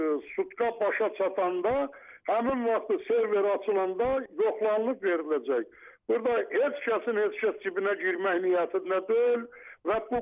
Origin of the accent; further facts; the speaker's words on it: Nakhchivan, Azerbaijan; mən biraz yerli tərəsləyəm, Naxçıvanlıyam, Naxçıvanlıları çox istəyirəm